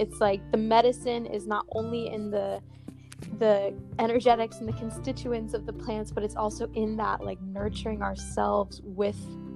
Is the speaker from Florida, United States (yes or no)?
yes; Jupiter, Florida, United States; So I grew up here in Jupiter, Florida, and went to University of Florida for a year